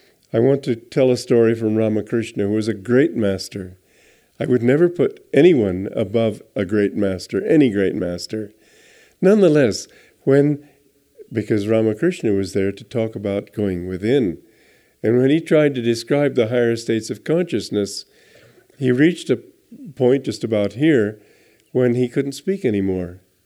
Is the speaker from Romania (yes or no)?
yes; Romania; This is something I used to notice when I grew up in Romania